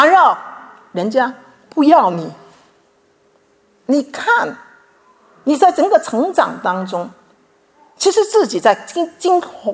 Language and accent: Chinese; Chaozhou, Guangdong, China; 从小因为我是潮州人嘛，潮州人的对女孩子是不会看重的，所以当我出生的时候，父母是要打算是将我卖去的